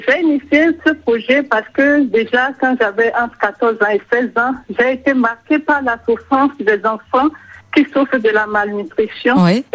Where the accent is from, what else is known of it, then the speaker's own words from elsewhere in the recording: Adjara, Ouémé, Benin; Je suis originaire d'Adjara, qui est un village à 7 km de Porto-Novo.